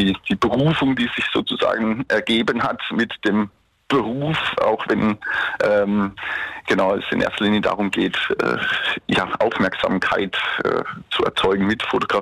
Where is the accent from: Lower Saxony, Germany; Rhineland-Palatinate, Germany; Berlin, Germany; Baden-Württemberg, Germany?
Baden-Württemberg, Germany; Freiburg; die kleine Cappuccino-Blase hier in Freiburg, wo ich herkomme.